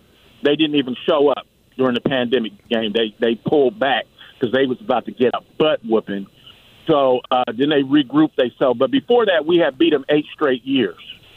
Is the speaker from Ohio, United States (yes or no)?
yes; Columbus, Ohio, United States; but also hurting my hometown where I'm from, Columbus, Ohio